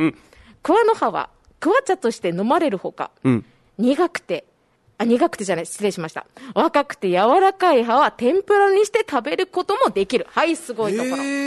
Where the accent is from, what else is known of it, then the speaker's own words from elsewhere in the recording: Urasoe, Okinawa, Japan; これ、また、この、浦添市、私の地元の浦添市でもちょっと推してる。